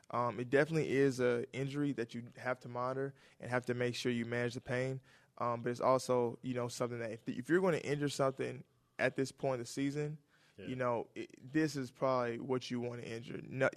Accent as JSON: {"language": "English", "town": "Huntsville", "region": "Alabama", "country": "United States", "said": "I was from Alabama."}